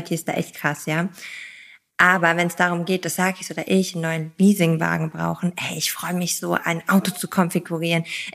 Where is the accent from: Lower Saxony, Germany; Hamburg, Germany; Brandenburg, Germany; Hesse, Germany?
Lower Saxony, Germany; now in Heidelberg, Germany; Ich bin gebürtige Ostfriesin. Also, ich komme aus Ostfriesland. Wohne aktuell noch in Heidelberg, werde aber bald pendeln nach Brügge.